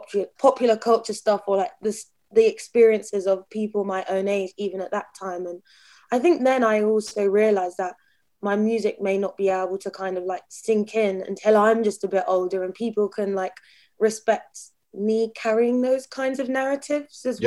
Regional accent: Brighton, South East England, United Kingdom; because like I'd really come out of like growing up in Brighton, like really normal family, no connection to like the music industry.

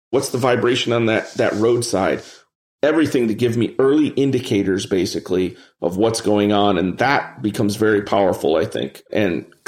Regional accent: Cleveland, Ohio, United States; moved away as an adult; Cleveland. We grew up in Cleveland. Neither of us are there anymore, but that's where we grew up.

